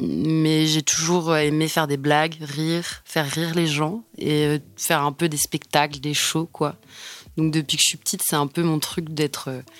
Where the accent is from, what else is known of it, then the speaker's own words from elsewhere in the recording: Angers, Pays de la Loire, France; born there; je suis née à Angers, d'une maman qui travaille dans le social et la culture, française, du coup, et d'un papa artiste peintre